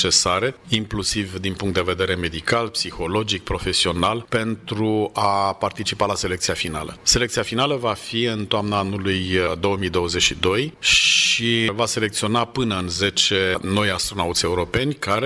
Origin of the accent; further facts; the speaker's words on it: Brașov, Brașov County, Romania; și apoi se află în orașul meu natal, în Brașov.